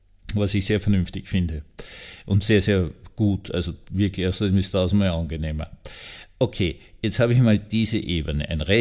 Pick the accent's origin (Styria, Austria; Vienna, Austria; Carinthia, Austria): Vienna, Austria; born there; Sie wissen ja, dass ich also gebürtiger Wiener bin.